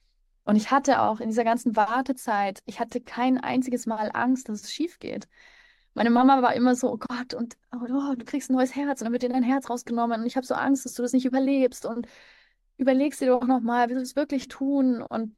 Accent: Nuremberg, Bavaria, Germany; also ich komme eigentlich aus Nürnberg, habe in Nürnberg recht schlechte Erfahrungen gemacht im Krankenhaus

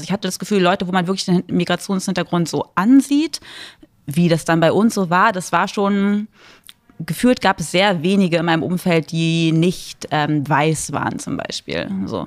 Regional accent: Berlin, Germany; born there; Und ich bin aber in Ost-Berlin geboren, eigentlich mitten im Herzen Berlins, in der Charité.

